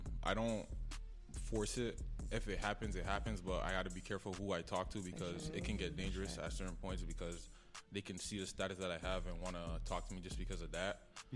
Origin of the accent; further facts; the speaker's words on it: Lachine, Quebec, Canada; now in Chattanooga, United States; I grew up in Lachine. I've been there most of my life. And then as I got older, I moved to Chattanooga.